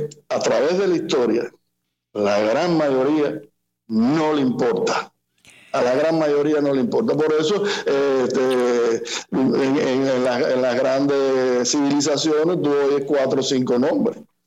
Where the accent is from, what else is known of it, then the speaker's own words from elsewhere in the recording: Cuba; moved away; Yo aprendí música después que me fui de Cuba.